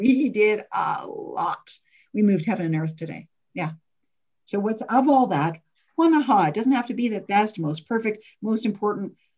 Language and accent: English; Canada; like I'm Canadian and I've booked a bunch of time off for US Thanksgiving.